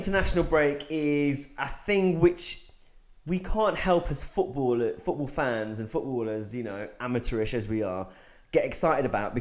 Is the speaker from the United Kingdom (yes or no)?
yes; England, United Kingdom; obviously being an Englishman